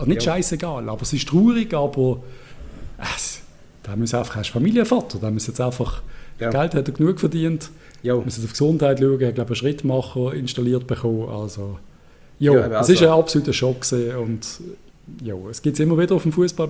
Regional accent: Spain; Als Spanier, das ist ja ganz klar.

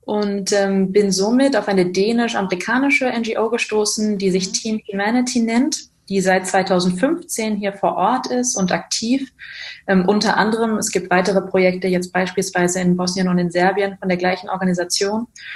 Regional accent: Barcelona, Catalonia, Spain; German is a second language; moved away as an adult; now in Berlin, Germany; das hast du schon gesagt. Ich bin in Barcelona geboren und aufgewachsen, lebe jetzt seit 8 Jahren in Berlin

